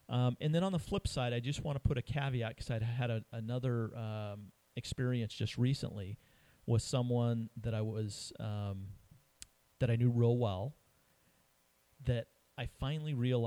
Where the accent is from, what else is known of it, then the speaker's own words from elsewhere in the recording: Rocky Mountains, United States; I grew up in the Rocky Mountains, and I was surprised that I had never been to the San Juan Mountains